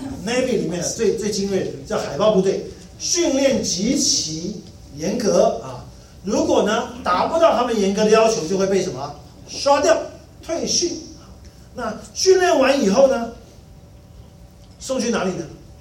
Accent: Taiwan; 不像我们是这个从台湾来的，台湾就是一个征兵制的地方，所以我们都要服兵役。

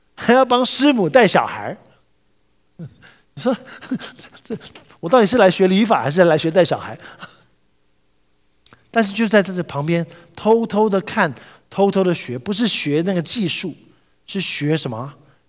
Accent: Taipei, Taiwan; now in North America; 我是从台北来的，台北是一个 很方便的地方

